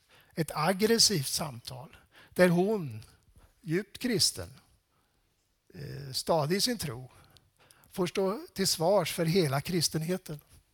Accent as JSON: {"language": "Swedish", "town": "Laxå", "region": "Örebro County", "country": "Sweden", "tie": "born or raised there", "said": "en lärarfamilj i Laxå, eftersom jag var uppväxt i Laxå."}